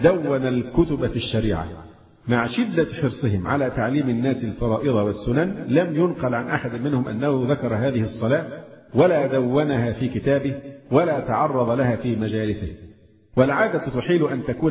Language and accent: Arabic; Egypt; برضو مفروض أن احنا مصريين